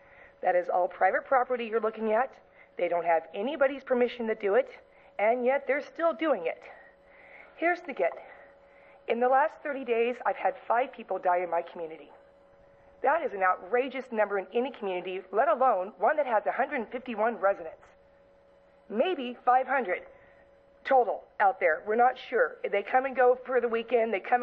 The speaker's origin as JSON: {"language": "English", "town": "Bakersfield", "region": "California", "country": "United States", "tie": "born or raised there", "said": "I've lived with this all of my life. I grew up in Bakersfield. I grew up on Sharktooth Mountain."}